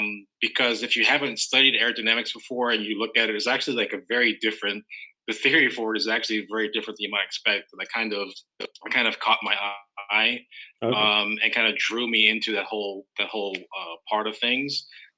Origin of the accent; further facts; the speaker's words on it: Florida, United States; growing up, I grew up kind of in South Florida, surrounded by very cool cars and fast cars and motorcycles.